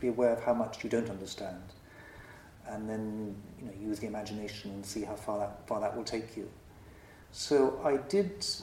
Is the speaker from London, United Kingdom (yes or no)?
yes; London, United Kingdom; I guess I'm from London, the big capital. I've always lived in big cities.